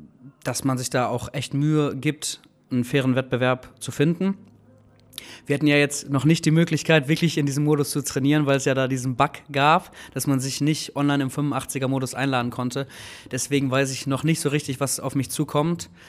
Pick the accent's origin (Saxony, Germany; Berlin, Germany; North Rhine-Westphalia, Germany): North Rhine-Westphalia, Germany; Essen; Ich komme ursprünglich aus Essen, das ist meine Heimatstadt. Aber ja, ich bin einfach ein Kind aus dem Ruhrpott